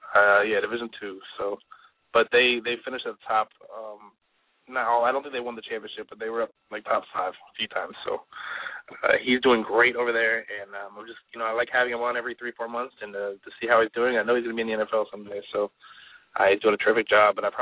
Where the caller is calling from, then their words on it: Miami, Florida, United States; And I am calling live from Miami.